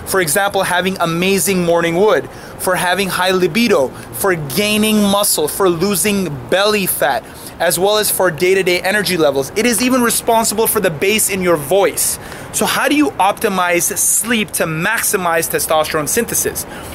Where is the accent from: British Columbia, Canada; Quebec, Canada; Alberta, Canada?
Quebec, Canada; Montreal; live from my hometown of Montreal, Canada.